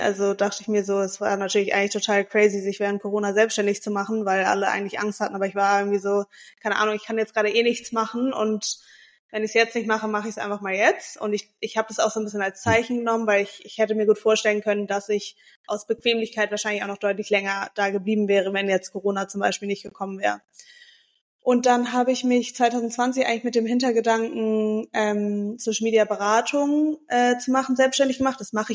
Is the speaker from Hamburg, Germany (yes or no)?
yes; Hamburg, Germany; born there; Also ich bin in Hamburg geboren und lebe auch tatsächlich noch in Hamburg, beziehungsweise zwischen Hamburg und Mallorca inzwischen.